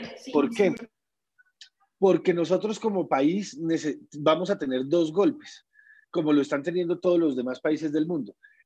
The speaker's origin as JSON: {"language": "Spanish", "country": "Colombia", "said": "nosotros como colombianos hemos hecho el mayor esfuerzo en atenderla"}